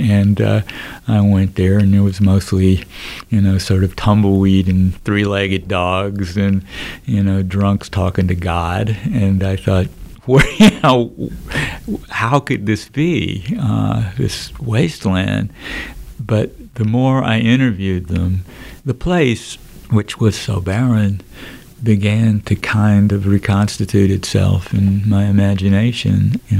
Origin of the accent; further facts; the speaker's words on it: Memphis, Tennessee, United States; I grew up in Memphis without any knowledge that there had been such a place.